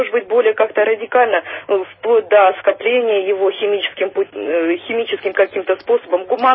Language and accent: Russian; Balashikha, Moscow Oblast, Russia; я из Балашихи